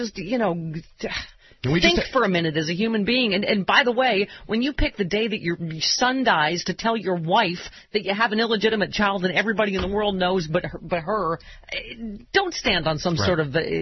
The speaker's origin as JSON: {"language": "English", "town": "Buffalo", "region": "New York", "country": "United States", "tie": "born or raised there", "said": "As a Buffalo being my hometown, it's just horrifying, isn't it?"}